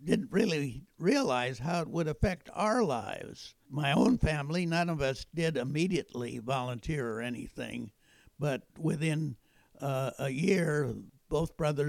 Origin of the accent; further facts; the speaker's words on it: Venice, California, United States; born there; In fact, I was born in Venice instead of Kingsburg. It was a posh summer colony.